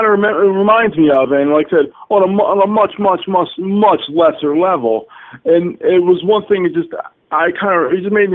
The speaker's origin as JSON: {"language": "English", "town": "Philadelphia", "region": "Pennsylvania", "country": "United States", "tie": "born or raised there", "said": "I grew up always in Philadelphia"}